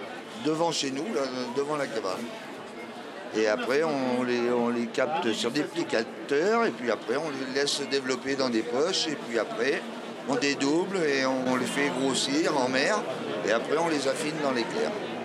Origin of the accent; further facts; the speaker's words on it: Arvert, Nouvelle-Aquitaine, France; Je viens d'Arvey en Charente-Maritime, dans le 17.